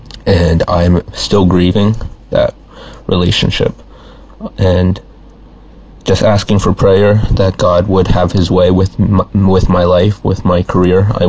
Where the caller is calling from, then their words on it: Lansdale, Pennsylvania, United States; I'm calling from Lansdale, Pennsylvania.